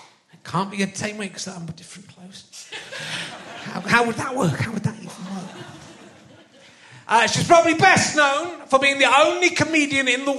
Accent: Bristol, South West England, United Kingdom; I'm from Brittle. I'm from Bristol.

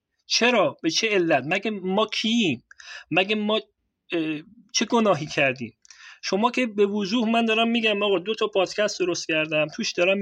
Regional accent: Iran; منم ایرانیم

